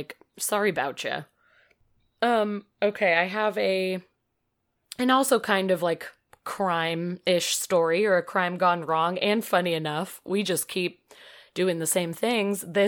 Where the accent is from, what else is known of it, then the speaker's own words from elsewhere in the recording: Metamora, Illinois, United States; I'm like, oh geez, everybody in Metamora, Illinois has just lost it.